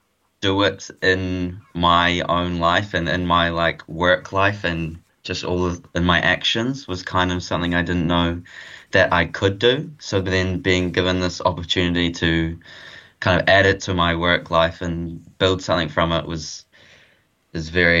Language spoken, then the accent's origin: English; Hamilton, Waikato, New Zealand; I grew up in Hamilton in the North Island, so a bit different to Dunedin, but...